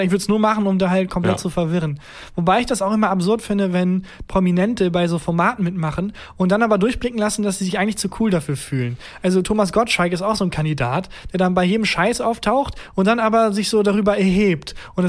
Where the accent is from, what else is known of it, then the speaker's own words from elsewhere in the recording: Bielefeld, North Rhine-Westphalia, Germany; ich komme aus Bielefeld.